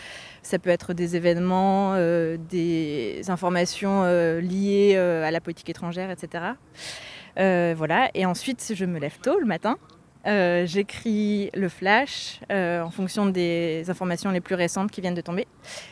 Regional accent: Hauts-de-France, France; Alors, j'ai grandi dans le Nord et j'ai fait une partie de mes études entre Lille et Paris.

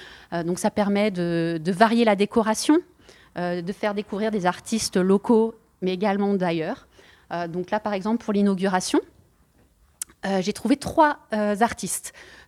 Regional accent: France; now in Portugal; Je suis une Française qui s'installe au Portugal

